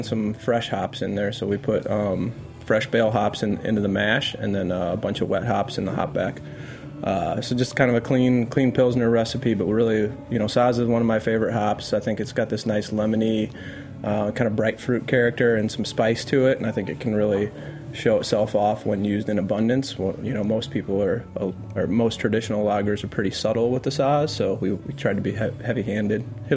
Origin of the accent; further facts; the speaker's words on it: St. Louis, Missouri, United States; From St. Louis originally.